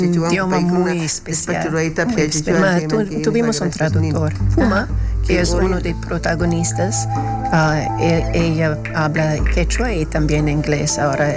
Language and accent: Spanish; Germany; Spanish is a second language; Sí, soy alemana, hablo alemán, inglés, francés, italiano.